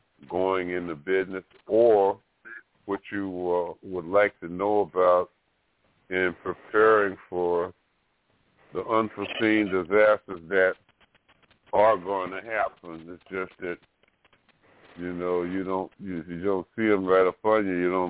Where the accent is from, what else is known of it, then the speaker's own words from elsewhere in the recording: Alabama, United States; especially in a lot of the southern places, I'm personally from Alabama, and we had, you know, like I say, my godmother had a little convenience store in the community